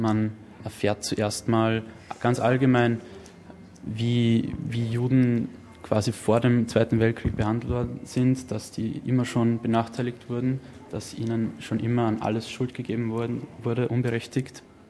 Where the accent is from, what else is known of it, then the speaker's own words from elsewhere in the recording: Linz, Upper Austria, Austria; sieht man auch ein Bild von meiner Heimatstadt Linz